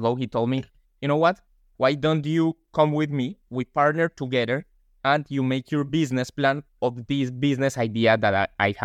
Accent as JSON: {"language": "English", "country": "Colombia", "moved": "yes", "lives_now": "London, United Kingdom", "said": "I'm from Colombia."}